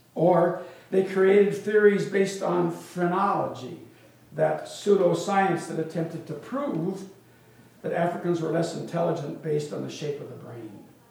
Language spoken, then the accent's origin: English; Minnesota, United States; while my prejudice I grew up with was with Native Americans. I was in Minnesota and we had a reservation just outside our town.